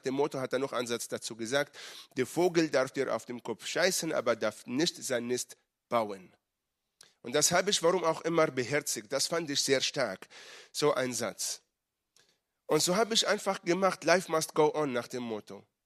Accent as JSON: {"language": "German", "country": "Israel", "said": "Sorry, ich komme aus Israel, wir verstehen Kriegssprache."}